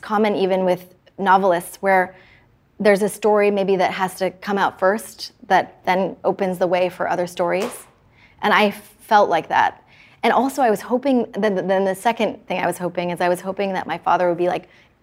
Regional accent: California, United States; I wanted to write a coming-of-age story about a girl growing up in California in the 80s and 90s because I felt like it was a universal story.

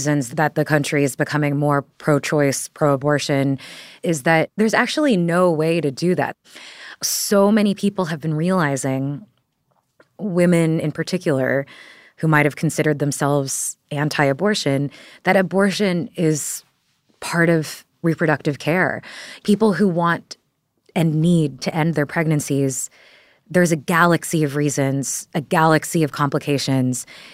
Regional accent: Texas, United States; I'm from Texas, right?

